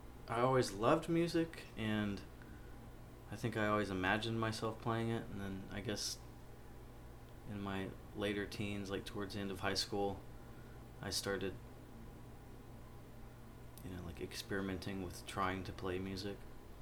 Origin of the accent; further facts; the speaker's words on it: Corpus Christi, Texas, United States; I'm from Corpus Christi.